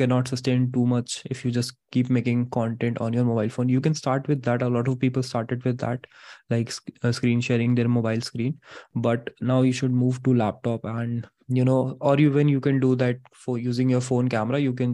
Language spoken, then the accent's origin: English; Uttarakhand, India; I do not know any regional languages, actually. Like I am from Uttarakhand, so I know a little bit of Garhwali